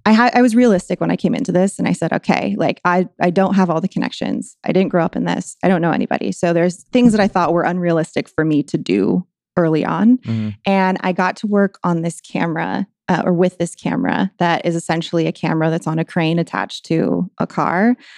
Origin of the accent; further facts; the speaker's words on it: Whittier, California, United States; And I grew up in Whittier. So it's kind of like a suburb of LA. So I've been out here for a while.